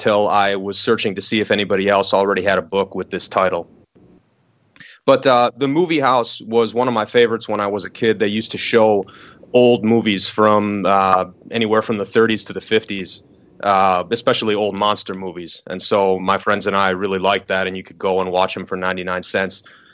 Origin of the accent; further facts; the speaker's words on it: West Allis, Wisconsin, United States; aside from the fact that it's my hometown, is that I feel like what happened to West Allis happened to so many other small towns and cities around the country.